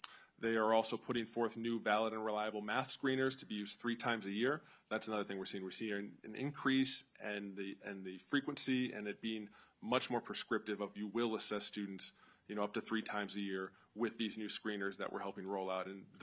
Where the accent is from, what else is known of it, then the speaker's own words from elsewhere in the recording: Michigan, United States; Well, and I am from Michigan, so it's great to be back in the Great Lakes region.